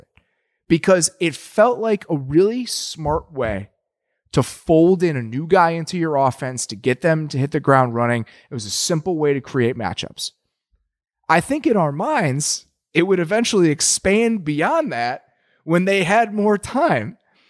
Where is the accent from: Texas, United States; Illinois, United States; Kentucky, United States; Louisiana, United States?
Illinois, United States; Lake Barrington; It's the same reason that even though Cole Kmet is from Lake Barrington, which is literally my hometown, I do not recognize him because he went to Viator and not to Barrington.